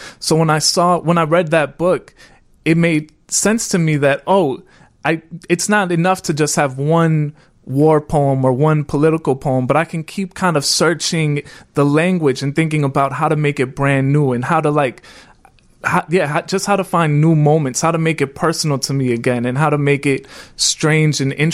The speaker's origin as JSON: {"language": "English", "town": "Calumet City", "region": "Illinois", "country": "United States", "tie": "born or raised there", "said": "So real quick, I am the son of Mexican immigrants. I grew up in Calumet City, Illinois. My dad is a steel worker. My mom is a janitor."}